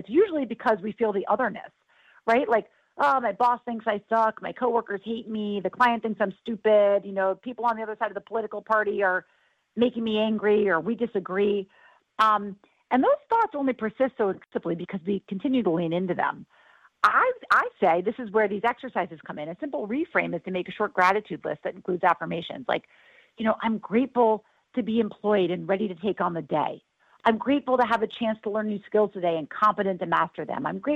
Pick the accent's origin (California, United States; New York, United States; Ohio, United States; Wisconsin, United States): New York, United States; because I had a mom on TV or I grew up in New York